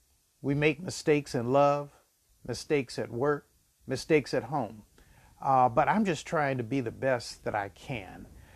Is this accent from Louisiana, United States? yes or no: yes; New Orleans, Louisiana, United States; born there; I'm a love child because I was born in New Orleans to my parents who were just young and in love.